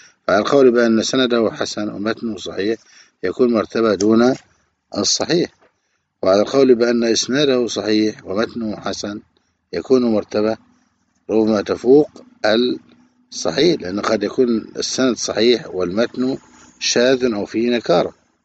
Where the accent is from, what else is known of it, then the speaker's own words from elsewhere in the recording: Egypt; وهذه مصيبة وآفة منتشرة خصوصا في بلدنا مصر